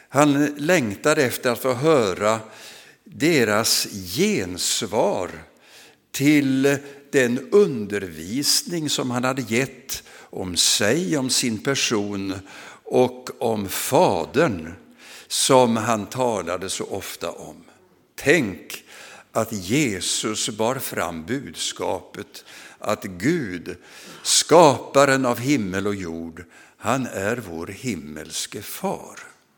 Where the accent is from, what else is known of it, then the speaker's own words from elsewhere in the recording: Vadstena, Östergötland, Sweden; i Vadstena där jag växte upp.